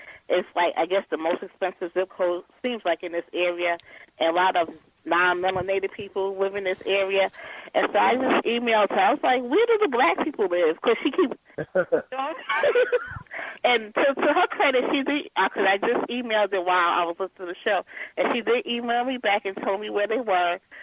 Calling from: Macon, Georgia, United States; I'm calling from Macon.

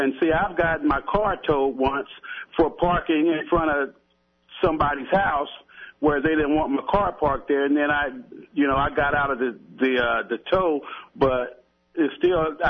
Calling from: Kansas City, Kansas, United States; I'm calling from Kansas City, Kansas.

